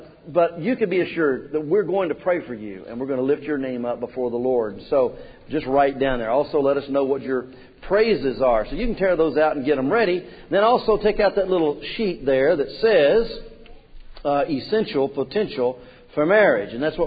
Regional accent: Memphis, Tennessee, United States; moved away; I was born and raised in Memphis, and it really, really gets hot down there.

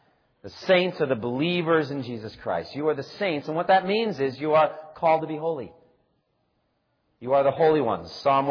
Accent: Massachusetts, United States; For myself, I was raised in Eastern Massachusetts as an Irish Catholic kid. I was an altar boy. And I went to St. Jeremiah's Church and St. Anselm's Church.

